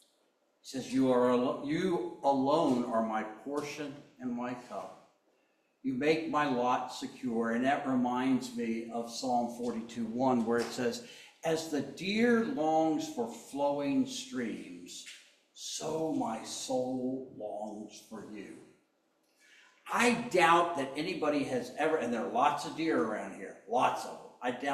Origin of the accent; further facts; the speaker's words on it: the South, United States; I don't know. I'm from the South, that's how I say it.